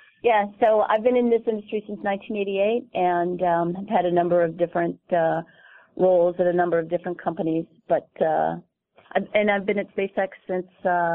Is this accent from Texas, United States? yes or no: no; Chicago, Illinois, United States; now in California, United States; I grew up in the Chicago area.